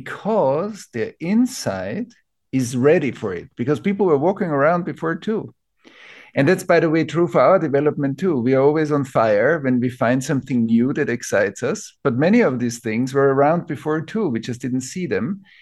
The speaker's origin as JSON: {"language": "English", "region": "Vienna", "country": "Austria", "tie": "born or raised there", "said": "my parents, my grandparents were soldiers in the Second World War in Austria. I grew up in Vienna."}